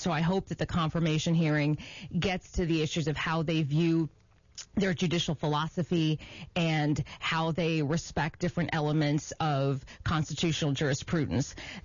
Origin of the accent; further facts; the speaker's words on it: Champaign-Urbana, Illinois, United States; some of the things that I learned growing up in Champaign-Urbana